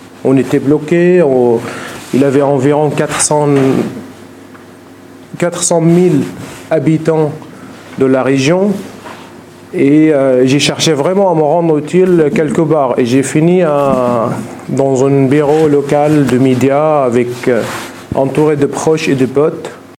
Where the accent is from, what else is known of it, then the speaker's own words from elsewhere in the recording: Eastern Ghouta, Rif Dimashq, Syria; French is a second language; je viens d'un banlieue de Damas qui s'appelle la Ghouta orientale, qui est une région qui était assiégée